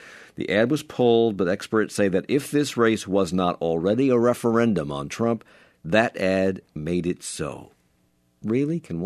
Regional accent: Virginia, United States; I grew up in Northern Virginia, and Northern Virginia has the same complex that Mecklenburg County has.

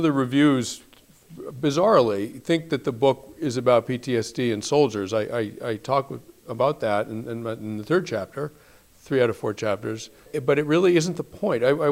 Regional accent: Belmont, Massachusetts, United States; I grew up in Belmont, Massachusetts.

